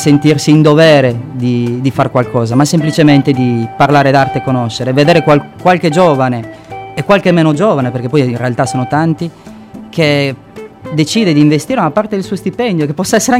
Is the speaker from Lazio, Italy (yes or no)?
no; Cagliari, Sardinia, Italy; perché io sono di Cagliari, sono felice di essere qua